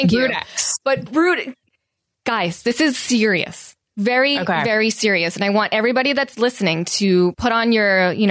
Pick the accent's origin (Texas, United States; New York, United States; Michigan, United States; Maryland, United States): New York, United States; Long Island; Some people say cicadas. I'm from Long Island. We say cicadas.